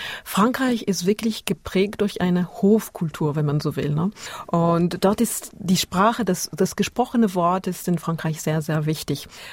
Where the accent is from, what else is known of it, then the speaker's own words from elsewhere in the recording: Basel, Basel-Stadt, Switzerland; Ich bin in Basel groß geworden, hatte Zugang zu deutschem Fernsehen, kannte den Gottschalk